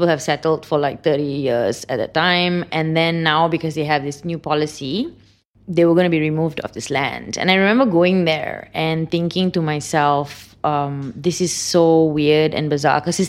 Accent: Malaysia; And of course, you know, I'm Malaysian Indian.

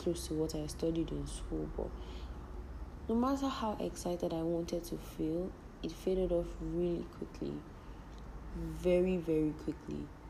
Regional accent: Nigeria; And I'm saying Nigerian because I'm Nigerian, so obviously I can relate.

